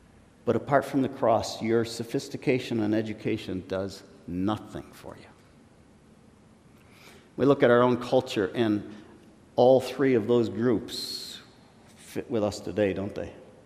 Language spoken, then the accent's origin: English; United States; Many of us growing up in America, we have had the privilege of living in the most dominant nation on earth in our lifetimes.